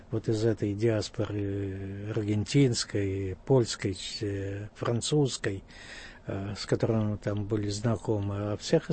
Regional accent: Birobidzhan, Jewish Autonomous Oblast, Russia; also born or lived in Khabarovsk; Я родился в Хабаровске, а жили мы все в Биробиджане. Папа мой из Белоруссии, мама из Смоленска, приехали в 30-е годы строить еврейское государство. Бабушка жила в Хабаровске, вот мама поэтому ездила туда рожать.

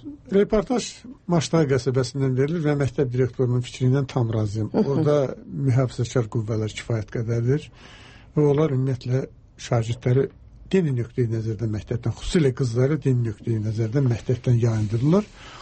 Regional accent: Lerik, Lerik District, Azerbaijan; Mən Leriş'dənəm və tez-tez gedirəm də, gəlirəm də.

